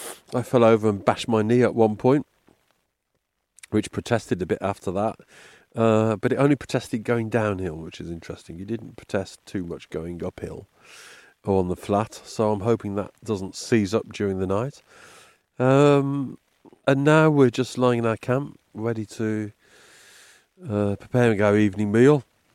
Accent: Birmingham, West Midlands, United Kingdom; but of course we're from Birmingham, you know, so the scenery is pretty novel for us.

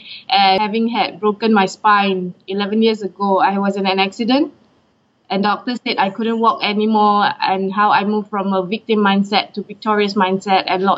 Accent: Singapore; Okay, I am from Singapore.

